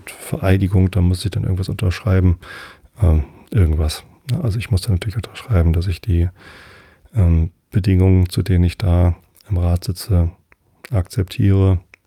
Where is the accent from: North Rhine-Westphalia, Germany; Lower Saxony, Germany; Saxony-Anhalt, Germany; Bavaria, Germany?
Lower Saxony, Germany; Wistedt; wir sind ja in Vistit aufgewachsen und mein Vater war nicht nur im Gemeinderat Vistit, sondern auch im Samtgemeinderat Tostedt, genauso wie ich.